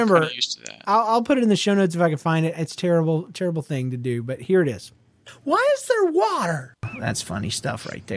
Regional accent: Georgia, United States; I'm from Georgia, lady.

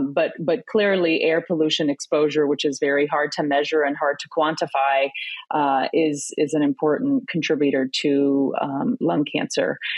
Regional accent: Louisiana, United States; I grew up in Louisiana, so I'm very familiar with hurricanes

